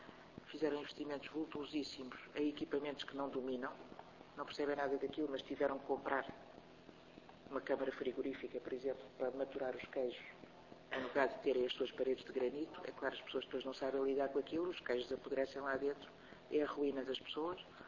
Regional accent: Minho, Portugal; talvez porque também sou originária de uma região, do Minho, onde os produtos tradicionais, de facto, têm um impacto importante

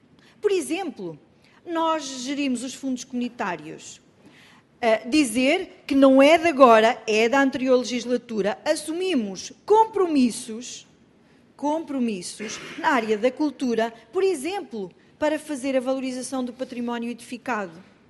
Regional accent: Portugal; E eu, enquanto portuguesa, eu quero que isso aconteça em todos os municípios.

